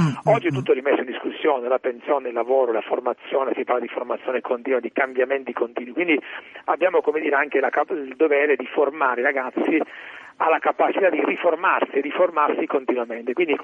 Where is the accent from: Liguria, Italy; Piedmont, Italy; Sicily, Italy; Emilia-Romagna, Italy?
Sicily, Italy; accent: Sicilian; dal mio accento capisci che sono siciliano, gli anni del 92-93 ero le scuole superiori